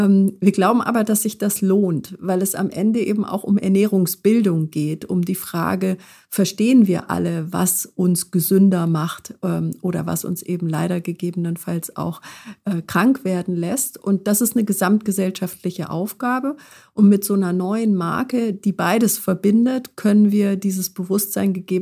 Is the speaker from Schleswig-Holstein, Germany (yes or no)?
no; Konstanz, Baden-Württemberg, Germany; Ich komme vom Bodensee aus Konstanz